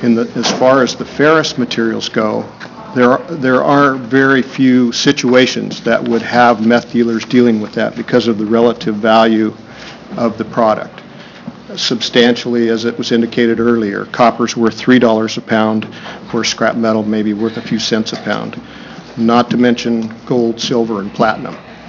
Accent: Oregon, United States; I'm a third-generation Oregonian, born and raised in Klamath County, and I have many family members that are farmers and ranchers in southern Oregon and eastern Oregon

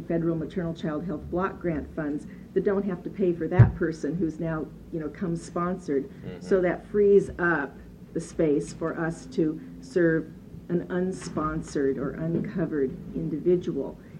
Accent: Oregon, United States; I am from Multnomah County, where we do serve Medicaid-eligible population.

